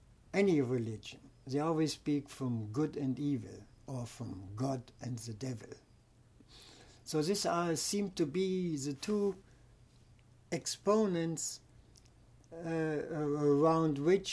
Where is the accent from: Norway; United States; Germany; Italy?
Germany; see, I'm from Germany, and when I finished my schooling